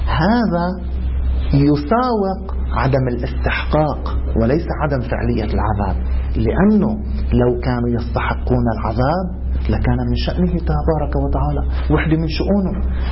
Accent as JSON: {"language": "Arabic", "country": "Lebanon", "said": "هذا شو بيسموه عندنا بلبنان؟"}